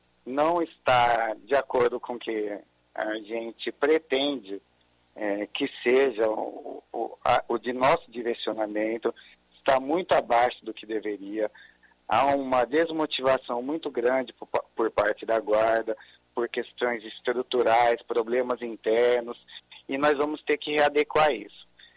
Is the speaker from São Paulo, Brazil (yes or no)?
yes; São Paulo, Brazil; born there; Eu nasci em São Paulo.